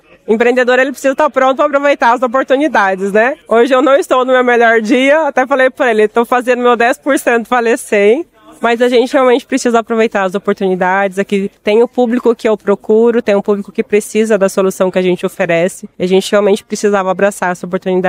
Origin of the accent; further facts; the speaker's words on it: Cuiabá, Mato Grosso, Brazil; now in São Paulo, Brazil; Cuiabá, Mato Grosso, que é minha terrinha de origem, quente pra caramba, gente. E ano passado, depois de 3 anos de operação em Cuiabá, eu resolvi me mudar para São Paulo